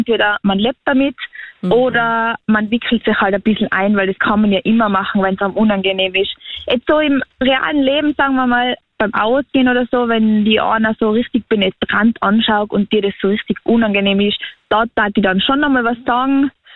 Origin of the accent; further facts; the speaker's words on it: Tyrol, Austria; Vielleicht sind wir Tiroler da ein bisschen offener, ich weiß nicht.